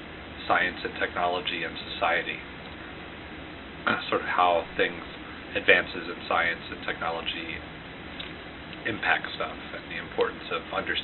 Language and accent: English; Pennsylvania, United States; Pennsylvania. Near Valley Forge, Pennsylvania.